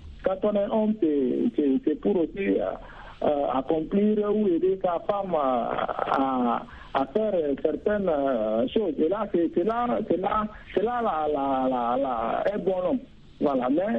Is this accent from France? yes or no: no; Chad; Par exemple, chez moi au Tchad, la majorité des hommes n'ont pas cette culture